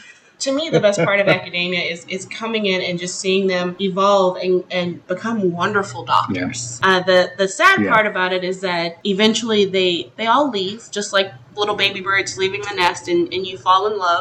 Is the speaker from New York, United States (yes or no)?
no; Louisiana, United States; I'm from Louisiana, so what made me actually decide to become a technician was Hurricane Katrina.